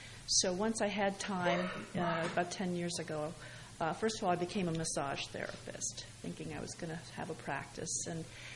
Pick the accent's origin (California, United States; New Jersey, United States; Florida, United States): New Jersey, United States; I grew up in Hunterdon County here.